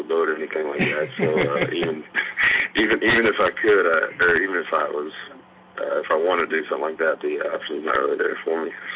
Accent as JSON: {"language": "English", "region": "Kansas", "country": "United States", "said": "I'm not like a lot of people when I say I'm from Kansas assume I'm a farmer, but that's not really the case."}